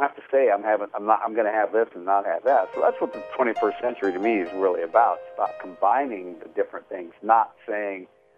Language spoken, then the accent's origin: English; Billings, Montana, United States; I heard that tune when I was growing up in Billings and played every winter